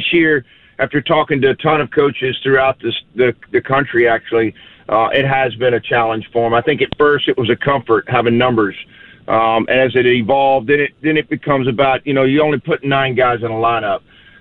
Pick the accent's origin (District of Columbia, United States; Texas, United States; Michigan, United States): Texas, United States; I'm a Texan proud for sure, but I don't think any state does it better than the great state of Texas.